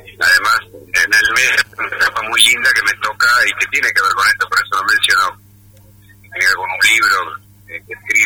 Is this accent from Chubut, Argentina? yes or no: yes; Rawson, Chubut, Argentina; parte de mi infancia transcurre en Rawson. La historia de mi familia tiene que ver con Rawson